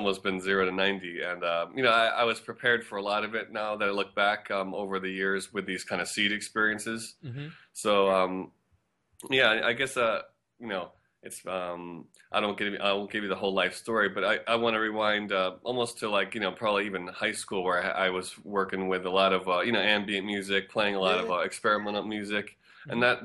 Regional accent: United States; So I was raised outside of New York City.

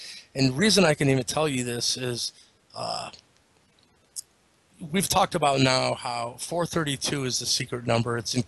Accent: Eastlake, Ohio, United States; the first site of the mound builders was my hometown of Eastlake, Ohio.

